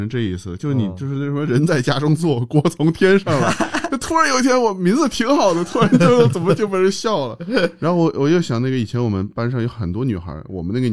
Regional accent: China; 其实咱们从小在中国没这个概念，

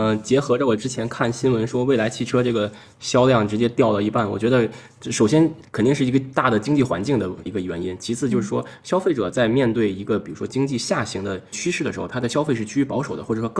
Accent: northern China, China; 我作为一个北方人，我听不了 C 这个词

